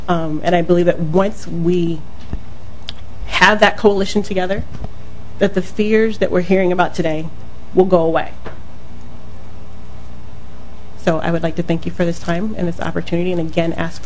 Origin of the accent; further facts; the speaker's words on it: Minneapolis, Minnesota, United States; I'm from Minneapolis and just a regular voter.